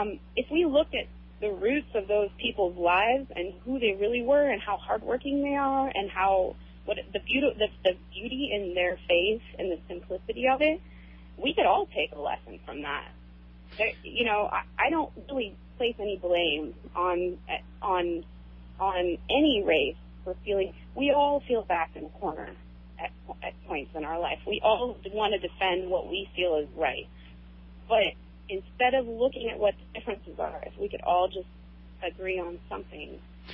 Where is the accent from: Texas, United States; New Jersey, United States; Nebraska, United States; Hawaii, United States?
Hawaii, United States; Kauai; also born or lived in California; I just want to start off by saying I was born in California, but raised here on Kauai since I was 4 years old. And I'm a white girl. I'm a Haole girl.